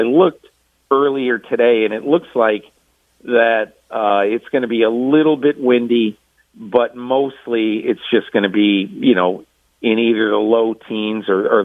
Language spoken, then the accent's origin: English; Connecticut, United States; I grew up in Northern Connecticut. Many is the day when I had to go out as a kid and shovel 2 feet of snow for 4 or 5 hours.